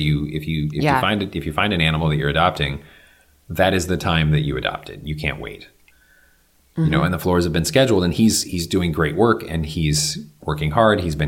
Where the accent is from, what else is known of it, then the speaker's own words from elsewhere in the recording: Michigan, United States; That kind of heavy snow, I feel like, in my hometown in Michigan, they got like, that was the bulk of their snow this year